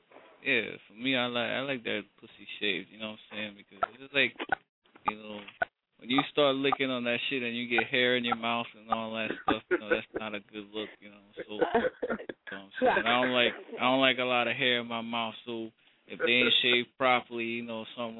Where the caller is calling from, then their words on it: New London, Connecticut, United States; I'm calling from New London, Connecticut.